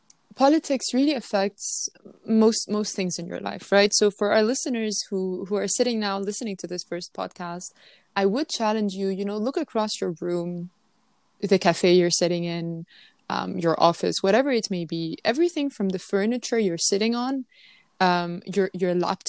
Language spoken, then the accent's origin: English; Denmark; also born or lived in Lebanon; from a very young age, I grew up multicultural. So I grew up with having family and growing up in Europe, particularly in Denmark, in the Western world, if you will.